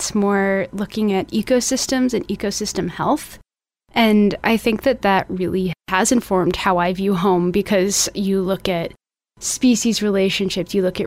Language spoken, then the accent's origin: English; Beloit, Wisconsin, United States; now in Armenia; I am a volunteer with Birthright Armenia right now. I'm originally from Beloit, Wisconsin, and I've been in Armenia for a good amount of months at this point